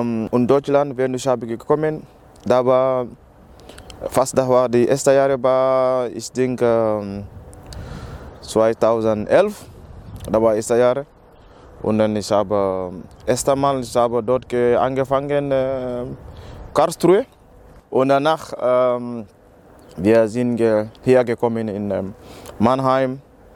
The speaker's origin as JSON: {"language": "German", "country": "Gambia", "second_language": "German", "lives_now": "Germany", "said": "Ich komme aus Gambia. Und dann, ich bin 30 Jahre alt und ich war früher Flüchtlinge."}